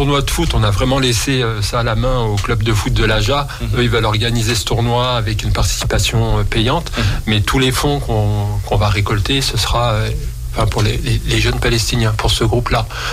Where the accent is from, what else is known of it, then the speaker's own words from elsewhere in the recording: Chambéry, Auvergne-Rhône-Alpes, France; Alors moi je suis pas de Villeneuve, je suis même pas de Grenoble, je suis de Chambéry.